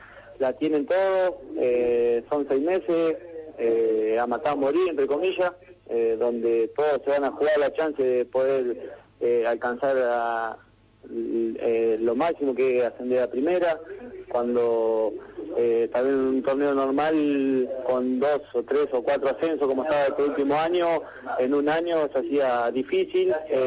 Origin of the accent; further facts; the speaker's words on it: Concepción del Uruguay, Entre Ríos, Argentina; born there; En Concepción del Uruguay, Entre Ríos.